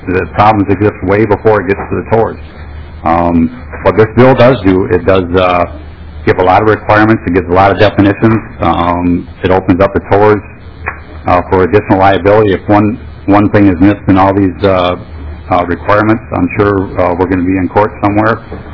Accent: Redmond, Minnesota, United States; I'm from Redmond, Minnesota. I own and operate Seaworks Garage and Towing.

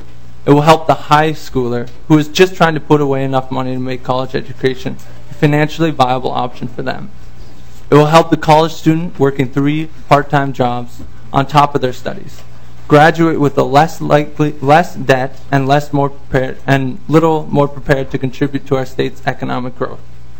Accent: Grand Rapids, Minnesota, United States; I'm from Grand Rapids, Minnesota

